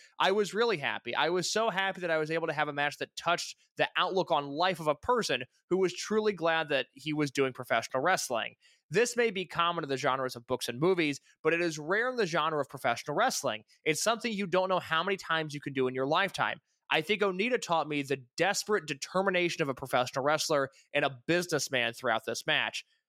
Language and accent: English; Morioka, Iwate, Japan; My hometown, Morioka, is the second largest city in the six Tohoku prefectures after Sendai